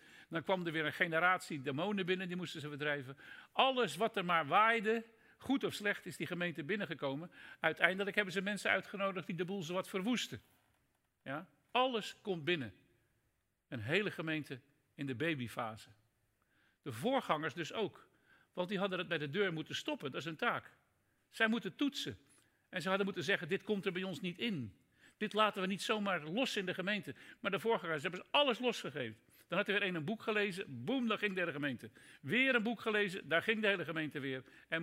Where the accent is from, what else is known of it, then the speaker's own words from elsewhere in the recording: Haarlem, North Holland, Netherlands; Ik kom zelf uit Haarlem